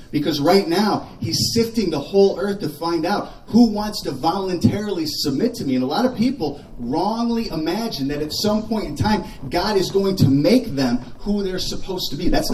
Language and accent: English; Kalamazoo, Michigan, United States; because we're from Kalamazoo